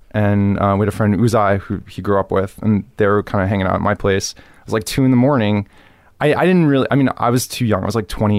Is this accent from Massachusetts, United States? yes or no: no; Miami, Florida, United States; Growing up in Miami is great. You know, the beaches are amazing.